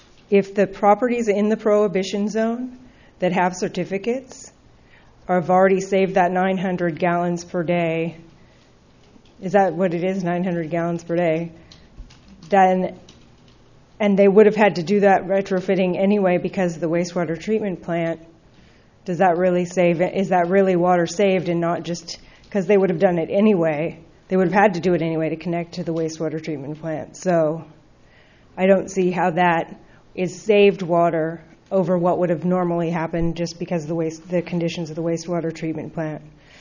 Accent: Cambria, California, United States; I'm from Cambria.

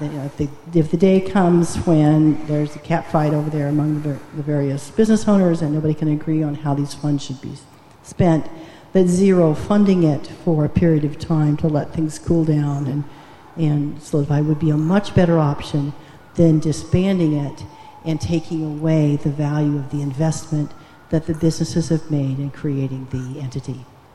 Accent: Atascadero, California, United States; from Atascadero, and I'm a real member of the public.

